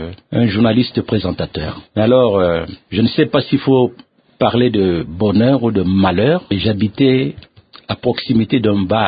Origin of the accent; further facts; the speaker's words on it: Kinshasa, DR Congo; J'ai tout fait ici à Kinshasa. J'ai été à l'école ici. J'ai commencé mon école primaire, secondaire. J'ai commencé ma vie professionnelle ici à Kinshasa.